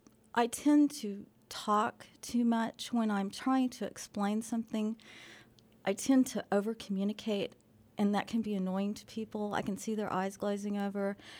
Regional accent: Tahlequah, Oklahoma, United States; I grew up in Tahlequah, Oklahoma. It's about an hour and a half from Fayetteville, the capital of the Cherokee Nation.

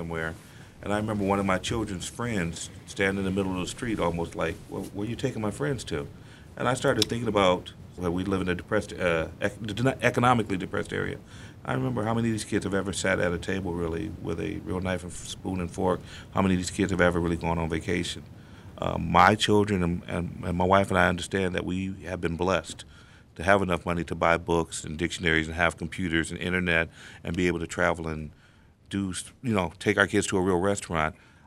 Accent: Detroit, Michigan, United States; now in Lansing, United States; I'm originally from Detroit. My wife's from Kalamazoo, and this was a place that we conscientiously chose to live at.

